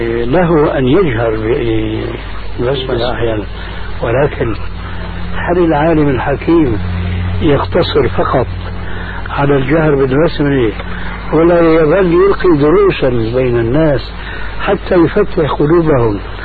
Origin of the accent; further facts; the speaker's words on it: Syria; كما يقولون عندنا في الشام